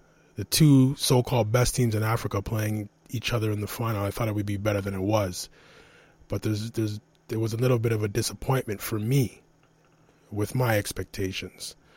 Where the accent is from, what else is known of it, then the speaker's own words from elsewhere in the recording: Canada; me being Canadian, but my parents being from Ghana